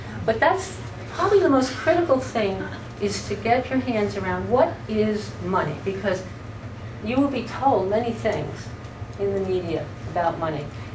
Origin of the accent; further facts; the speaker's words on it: New York City, New York, United States; I'm a city girl. I grew up in New York. I'm still living there. I lived there most of my life.